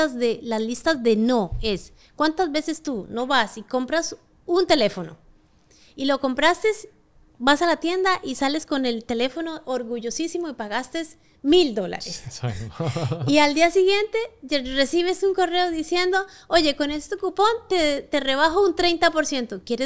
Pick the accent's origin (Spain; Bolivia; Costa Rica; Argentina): Costa Rica; yo soy de oriunda de Costa Rica. No soy de aquí.